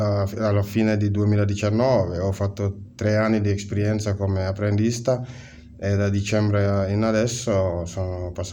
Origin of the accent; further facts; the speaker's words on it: Gambia; Italian is a second language; now in Italy; vengo dal Gambia, vivo in Italia da aprile 2014.